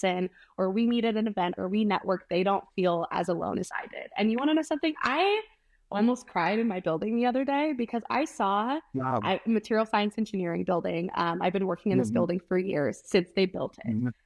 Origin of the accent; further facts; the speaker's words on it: Idaho, United States; seeing that I grew up in Idaho and they're all in Idaho as well